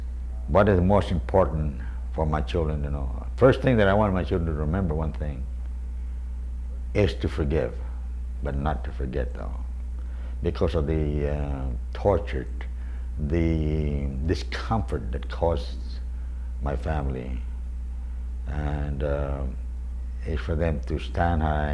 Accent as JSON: {"language": "English", "town": "Mount Tengo", "country": "Guam", "said": "They took us up to, they lead us up, to Mount Tengo. I'm from Mount Tengo."}